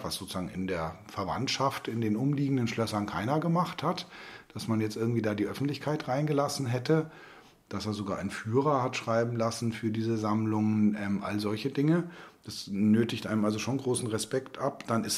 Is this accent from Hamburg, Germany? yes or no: no; Thurnau, Bavaria, Germany; Wir sind in Turnau aufgewachsen, wir hängen sehr an diesem Ort, wir lieben diesen Ort